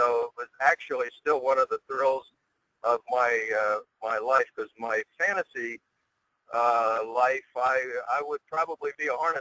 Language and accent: English; Pennsylvania, United States; moved away as an adult; also born or lived in Miami; thoroughbreds from growing up in Pennsylvania outside of the Philadelphia area where harness racing was prevalent back in those days. I went down, as I said, to Florida International University in Miami.